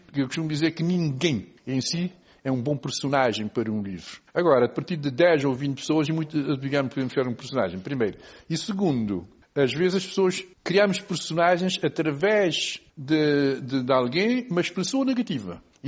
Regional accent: Cape Verde; eu sou de Cabo Verde, não sou português.

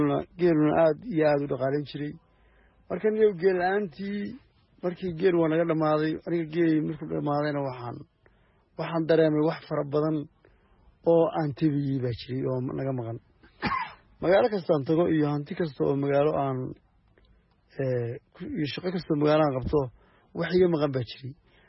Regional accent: Sool, Somalia; waxaanu nahay Soomaali Soomaal, dhaqankeenu waa xoolo dhaqasho.

